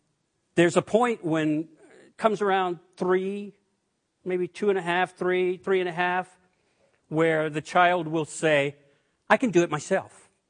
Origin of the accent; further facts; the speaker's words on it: Louisiana, United States; also born or lived in Seattle; And I'm from Louisiana. And so for 48 years, I had been disappointed. And for 6 years, I lived in the Seattle area.